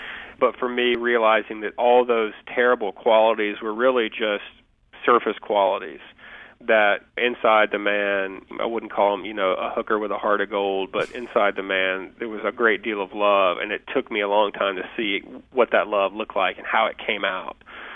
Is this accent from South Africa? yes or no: no; the South, United States; The ones about growing up in the South or the ones about growing up out in the country or having my dad as a dad were always the ones that got the most laughs